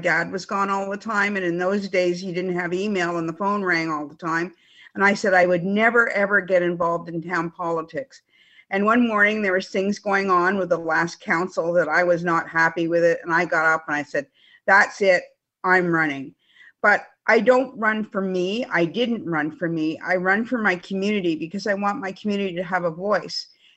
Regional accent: Canada; also born or lived in Bay Area, United States; I am Canadian. I lived in the Bay Area for about 15 years, and I was still Canadian. I'm proud to be Canadian

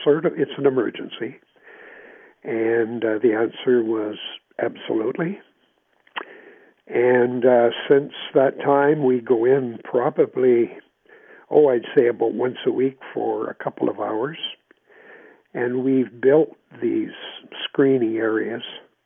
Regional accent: Bancroft, Ontario, Canada; also born or lived in Kelowna; now in Arnprior, Canada; I'm originally from Bancroft.

